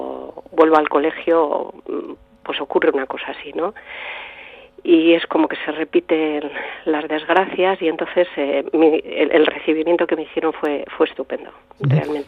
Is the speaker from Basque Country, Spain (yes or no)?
yes; Ortuella, Basque Country, Spain; ella también era de Ortuella, porque yo soy de Ortuella.